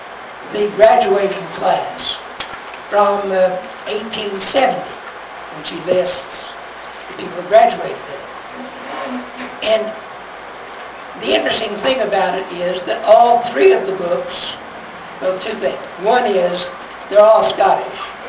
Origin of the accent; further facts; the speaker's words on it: Kentucky, United States; and since I'm from Kentucky, that sort of interested me